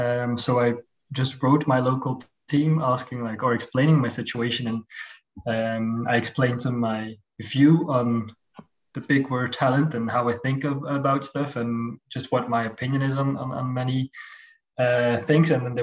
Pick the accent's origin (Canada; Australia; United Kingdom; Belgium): Belgium; Waregem, Flanders; I'm from the Dutch part in Belgium, from Waregem, which is quite close to France.